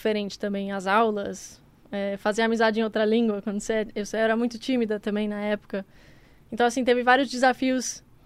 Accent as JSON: {"language": "Portuguese", "country": "Brazil", "tie": "born or raised there", "said": "Então, crescendo aqui no Brasil, na América do Sul no geral, no tênis, primeiro que a gente joga muito no saibro aqui, é uma quadra mais lenta."}